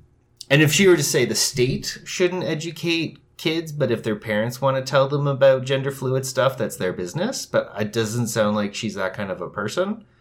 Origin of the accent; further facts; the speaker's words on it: Hamilton, Ontario, Canada; I'm from Hamilton, which is this old NDP what's the word I'm looking for? Enclave? Not enclave, but, you know, a holdout